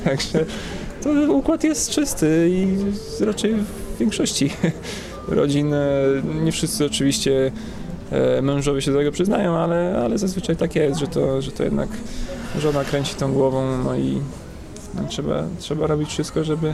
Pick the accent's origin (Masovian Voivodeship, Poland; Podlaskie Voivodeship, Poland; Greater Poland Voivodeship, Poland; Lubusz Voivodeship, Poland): Masovian Voivodeship, Poland; now in Gdańsk, Poland; Sam dostęp do plaży i morza był mocno przekonujący, gdyż ja jestem spod Warszawy. Tam raczej nie ma za dużo takich atrakcji.